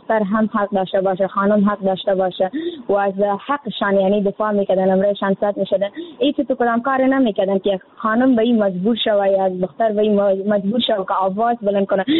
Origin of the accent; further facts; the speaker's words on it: Afghanistan; در جامعه همه ما افغان هستیم